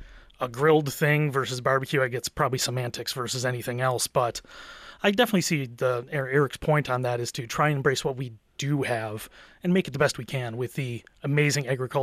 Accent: Buffalo, New York, United States; And I grew up in Buffalo, so Chevetta's was the name of the day in Buffalo.

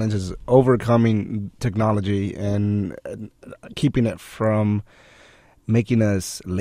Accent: Cuba; English is a second language; Honestly, I come from a country where there's no support, and I come from Cuba.

